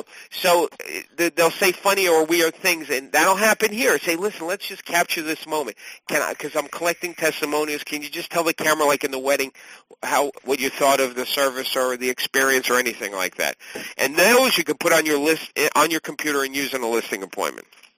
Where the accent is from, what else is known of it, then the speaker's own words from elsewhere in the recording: New York, United States; now we're from Long Island, so it's easy to get a lot of pumpkins. We have farms out here.